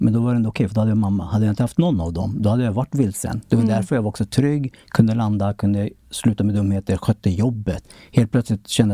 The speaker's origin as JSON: {"language": "Swedish", "country": "Sweden", "tie": "born there", "said": "jag är född i Sverige"}